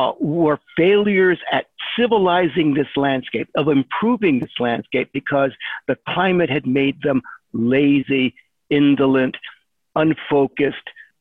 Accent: Lakewood, California, United States; growing up in Lakewood, I was conscious that the city had been sold to the hopeful thousands who moved there as being something bright and shiny and modern and pointed like a rocket into the future.

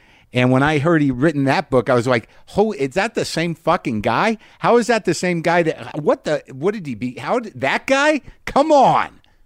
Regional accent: Albuquerque, New Mexico, United States; also born or lived in New Jersey / Alaska; Now, as some of you know, I grew up here. Born in New Jersey, moved to Alaska, Albuquerque, 71, 72. Started here in third grade.

